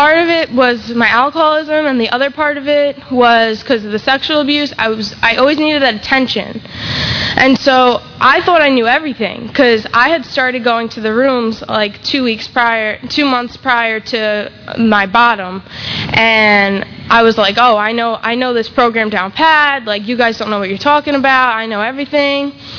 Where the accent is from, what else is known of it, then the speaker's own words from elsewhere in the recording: New York, United States; And then also when I was 10 years old, I lived in New York. I grew up in New York, and my cousin used to come visit from Florida.